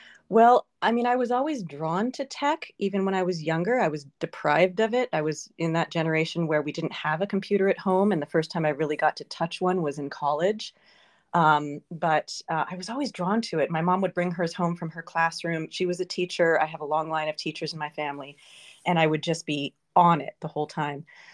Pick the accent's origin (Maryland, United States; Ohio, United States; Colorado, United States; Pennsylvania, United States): Colorado, United States; so in my high school, I grew up in Colorado, and every year our drama teacher would write his own melodrama, and we would perform it.